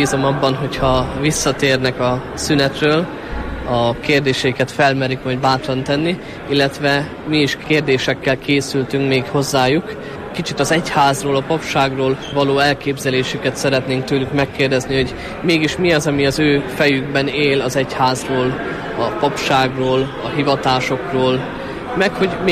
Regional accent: Gyöngyöspata, Heves, Hungary; Gyöngyöspotáról származom

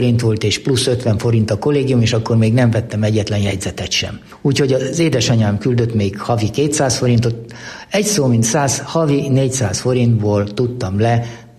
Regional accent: Újkígyós, Békés, Hungary; also born or lived in Budapest / Pusztanagyoszlár; Ott nevelkedtem 5 éves koromig, majd aztán átkerültünk Békés megyébe Újkígyósra, ahol a Wenckheim uradalomban kapott édesapám állást, és az újkígyósi Frigyes Majorban laktunk 1946-ig.

